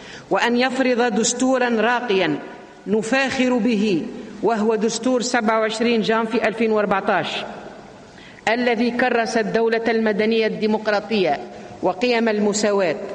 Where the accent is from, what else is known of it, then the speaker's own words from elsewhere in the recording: Tunisia; لأمثل بلدي تونس